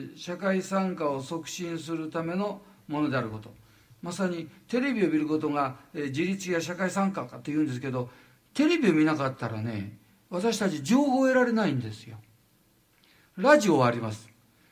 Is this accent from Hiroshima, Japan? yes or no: no; Wajima, Ishikawa, Japan; 私今は京都に住んでおりますがね、私の生まれは石川県の能登半島の輪島というところなんですね。今の朝の連ドラでマレってやっとるんですけどね、いやあの方言が私の方言なんですね。